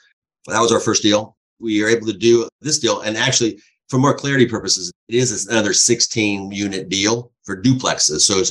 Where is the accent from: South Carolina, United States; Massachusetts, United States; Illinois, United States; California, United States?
California, United States; I'm from Southern California.